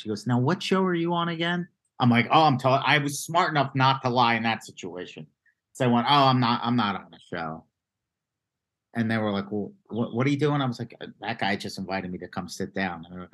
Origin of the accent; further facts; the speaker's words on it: Philadelphia, Pennsylvania, United States; I'm like, I'm a kid from Philly on vacation.